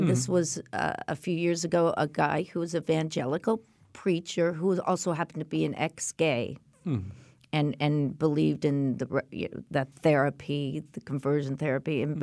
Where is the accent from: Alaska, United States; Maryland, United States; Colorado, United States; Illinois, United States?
Colorado, United States; I'm from Colorado.